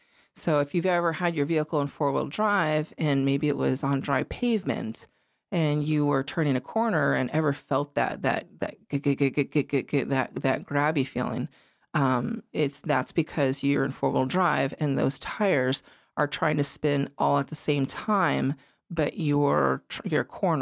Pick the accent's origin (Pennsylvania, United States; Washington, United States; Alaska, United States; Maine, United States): Alaska, United States; I've was born and raised in Alaska.